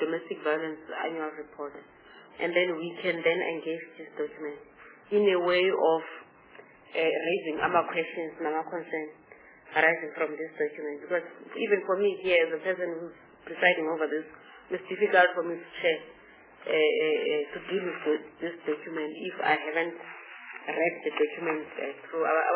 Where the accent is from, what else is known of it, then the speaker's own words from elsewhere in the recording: Eastern Cape, South Africa; We are from the Eastern Cape.